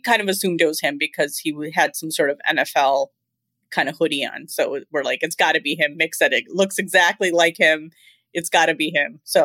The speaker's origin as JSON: {"language": "English", "town": "Lincolnwood", "region": "Illinois", "country": "United States", "tie": "born or raised there", "also_born_or_lived": "Chicago", "said": "I was born in Lakeview. My dad had a residency at Illinois Masonic. We lived in Lakeview, and then we were in Rogers Park"}